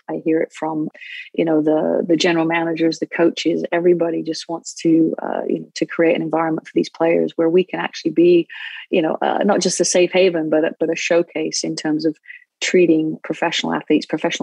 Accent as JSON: {"language": "English", "region": "England", "country": "United Kingdom", "tie": "born or raised there", "lives_now": "United States", "said": "Well, I grew up in England"}